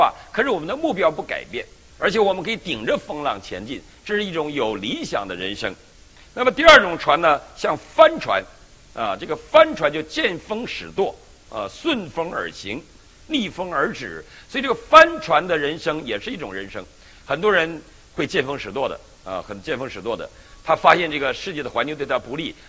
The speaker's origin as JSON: {"language": "Chinese", "region": "Northeast China", "country": "China", "said": "我们东北人"}